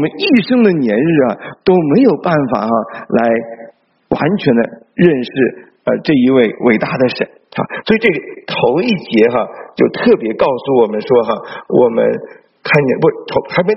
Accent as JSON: {"language": "Chinese", "country": "China", "said": "我们中国人说这个山盟海誓，有没有？"}